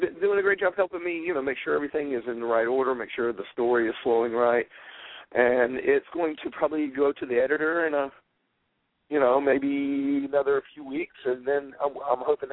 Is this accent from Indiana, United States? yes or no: no; Spanish Fort, Alabama, United States; I'm actually doing a sort of semi-biographical about my hometown of Spanish Fort, Alabama, growing up in that area.